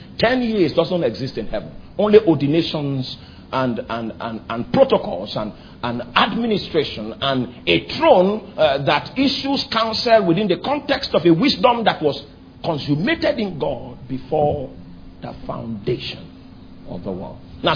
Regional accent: Konshisha, Benue, Nigeria; He doesn't look at where are you from. We are from Konshisha. He doesn't know anything about Konshisha.

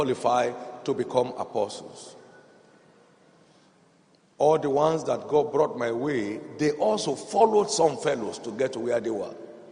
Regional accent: Nigeria; I'm from Nigeria.

